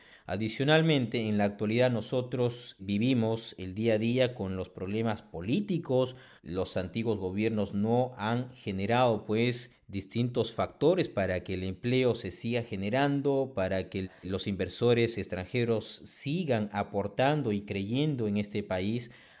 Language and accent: Spanish; Peru; nosotros como peruanos también estamos sobresaliendo en distintas actividades